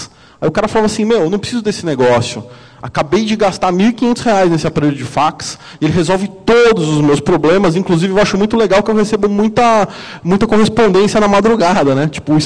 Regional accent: São Paulo, Brazil; eu sou lá de São Paulo, eu sou mercantólogo.

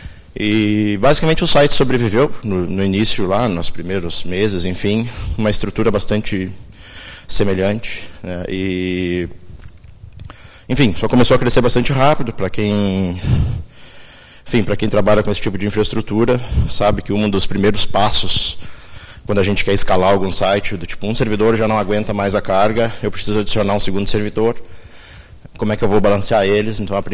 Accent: Rio Grande do Sul, Brazil; trabalho no Facebook já há quase um ano, sou aqui do Rio Grande do Sul.

